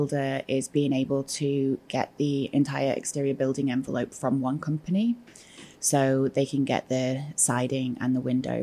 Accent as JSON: {"language": "English", "region": "England", "country": "United Kingdom", "said": "I'm English."}